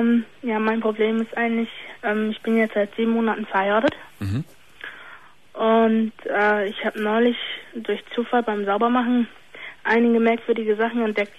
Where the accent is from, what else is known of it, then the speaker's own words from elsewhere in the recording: North Germany, Germany; Weil ich habe für ihn eigentlich alles aufgegeben, weil ich komme aus dem Norden.